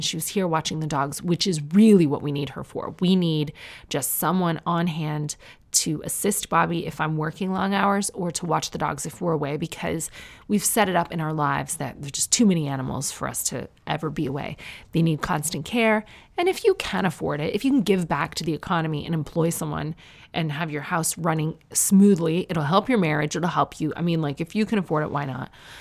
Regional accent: Canada; accent: Canadian; My Canadian accent is not usually this strong. I've been home for a while.

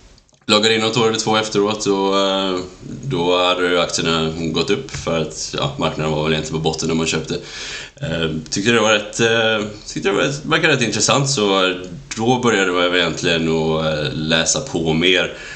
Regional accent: Västra Götaland County, Sweden; moved away as an adult; Jag är från Sverige, bor inte i Sverige idag, men växte upp i en liten håla utanför Göteborg. Gick på universitet i Sverige, flyttade utomlands efter universitetet

